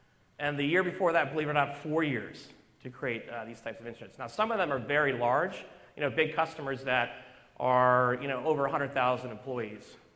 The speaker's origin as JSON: {"language": "English", "town": "Boston", "region": "Massachusetts", "country": "United States", "said": "I'm from Boston"}